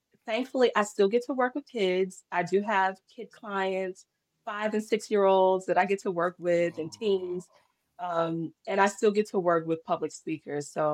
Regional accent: North Carolina, United States; And so I'm from North Carolina, and she ended up getting a job with the state in another city, which was like, that was huge.

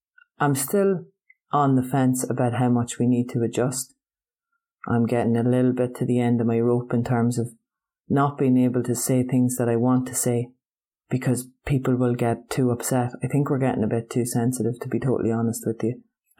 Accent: Ireland; Grainne Whale, our pirate queen, or Grace O'Malley, as ye English speakers might know her.

